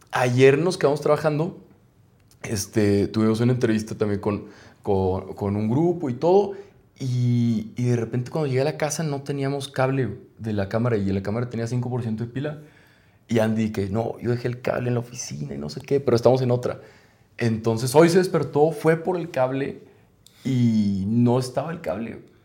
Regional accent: Mexico; en México decimos padre

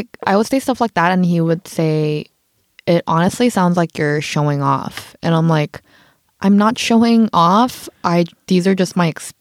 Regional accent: Hong Kong; because I grew up in Hong Kong

